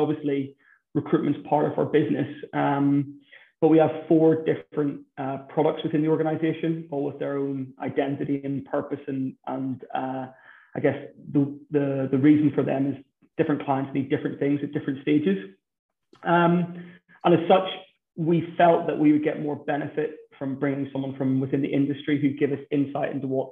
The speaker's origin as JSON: {"language": "English", "town": "Belfast", "region": "Northern Ireland", "country": "United Kingdom", "lives_now": "Bristol, United Kingdom", "said": "Just outside of Belfast."}